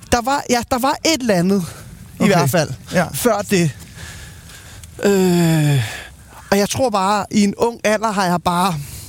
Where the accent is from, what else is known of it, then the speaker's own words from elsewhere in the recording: Søborg, Capital Region of Denmark, Denmark; Jeg er vokset op ude i Højgladsaxe, ude i Søborg.